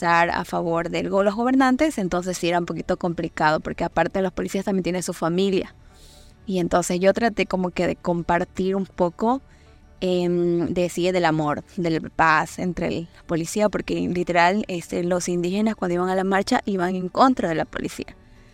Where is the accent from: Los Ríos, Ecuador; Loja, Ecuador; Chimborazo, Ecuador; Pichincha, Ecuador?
Chimborazo, Ecuador; Puruá; yo soy indígena de Puruá, Chimborazo, y pues yo vivo aquí años en la costa, pero obviamente mis raíces son de allá, de la sierra, por mis abuelitos, mis padres